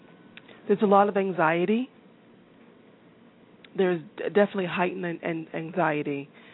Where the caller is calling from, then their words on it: Boston, Massachusetts, United States; I'm actually calling from Boston, Massachusetts.